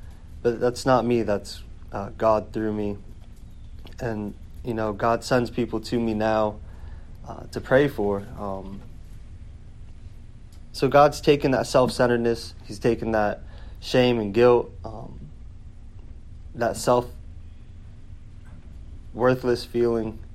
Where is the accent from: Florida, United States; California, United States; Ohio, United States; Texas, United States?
Florida, United States; Naples; born there; also born or lived in New York; Good evening. … I am 21. I was born in Naples, Florida. Did a lot of moving around. Got a big family. Separated from that family. Did some growing up in New York.